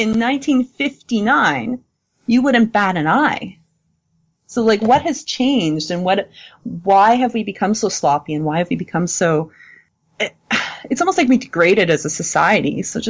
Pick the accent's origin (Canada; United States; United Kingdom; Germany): Canada; because I'm Canadian, and I was born in 79